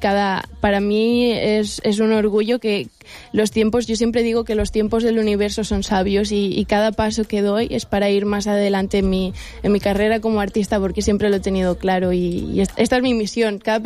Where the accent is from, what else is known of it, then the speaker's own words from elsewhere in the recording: Altea, Valencian Community, Spain; tanto para mi casa como para mi pueblo, que es Altea, como para todos